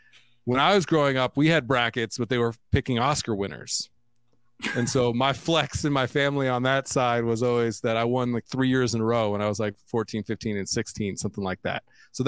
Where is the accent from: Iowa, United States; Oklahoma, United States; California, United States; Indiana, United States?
California, United States; Los Angeles; My family growing up in Southern California, LA, all that, we always had somebody who was a friend of the family that was in movies